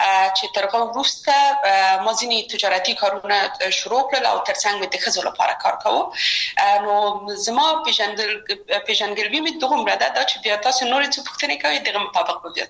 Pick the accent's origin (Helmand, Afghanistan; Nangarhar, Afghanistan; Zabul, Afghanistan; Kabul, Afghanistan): Kabul, Afghanistan; زه اصلا د میدان وردګ ولایت یم او په کابل کې بیا زیږیدلې یم. په کابل کې زیږیدلې یم، په کابل کې لوی شوم، په کابل کې مې درسونه وویل او ټول کارونه فعالیتونه مې په کابل کې و.